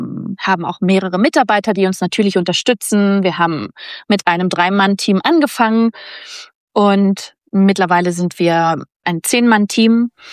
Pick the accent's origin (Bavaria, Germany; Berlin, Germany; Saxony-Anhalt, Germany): Berlin, Germany; ich komme ja aus Berlin